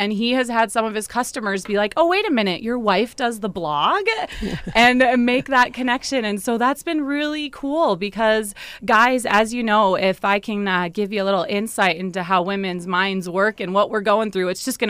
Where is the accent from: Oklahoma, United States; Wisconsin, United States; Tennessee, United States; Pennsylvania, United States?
Wisconsin, United States; Milwaukee; accent: Wisconsin; now in Wyoming, United States; I'm actually from Milwaukee, Wisconsin, and there goes that accent.